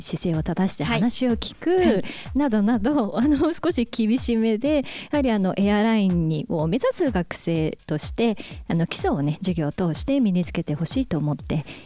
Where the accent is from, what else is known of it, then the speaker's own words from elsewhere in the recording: Toyohashi, Aichi, Japan; はい、出身は愛知県の豊橋市です。